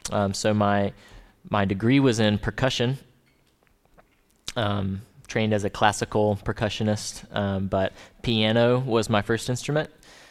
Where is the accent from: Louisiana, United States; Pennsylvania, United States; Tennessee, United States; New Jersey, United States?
Louisiana, United States; Baton Rouge; I am from Baton Rouge, Louisiana, and grew up with a mom who was a band director in public schools